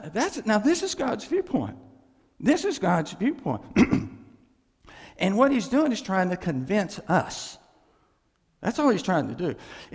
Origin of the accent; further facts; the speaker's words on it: Texas, United States; You know, I grew up in West Texas